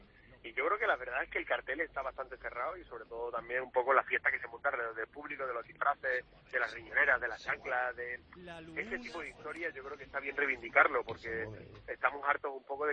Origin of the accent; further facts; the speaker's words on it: Extremadura, Spain; Y eso es algo que yo creo que como extremeños tenemos que sentirnos orgullosos de una idea original puramente extremeña que pueda cruzar las fronteras, ¿no?